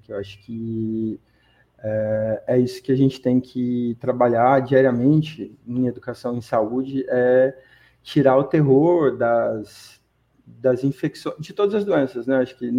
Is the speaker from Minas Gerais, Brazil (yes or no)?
yes; Minas Gerais, Brazil; now in São Paulo, Brazil; Eu sou de Minas, moro em São Paulo e atuo em São Paulo. E eu sou um homem gay, né?